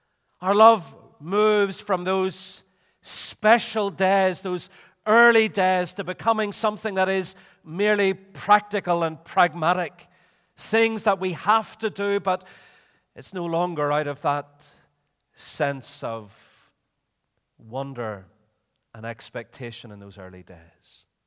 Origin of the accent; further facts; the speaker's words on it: Belfast, Northern Ireland, United Kingdom; I'm from Belfast, and I look upon my home city with great sadness today